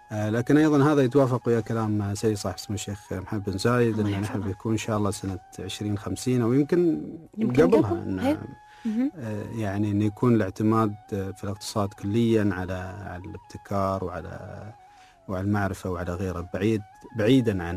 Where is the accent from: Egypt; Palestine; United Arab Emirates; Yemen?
United Arab Emirates